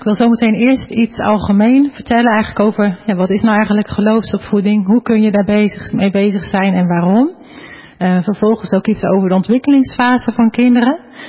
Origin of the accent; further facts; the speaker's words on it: Ermelo, Gelderland, Netherlands; getrouwd met Allard. Wij komen uit Ermelo. We hebben 5 kinderen, tussen de 5 en de 14 jaar.